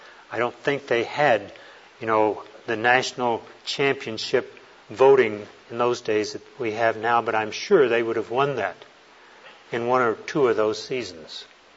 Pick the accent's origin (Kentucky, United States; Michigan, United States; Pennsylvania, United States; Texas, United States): Texas, United States; I grew up down in Texas where the rite of passage into manhood was to play football.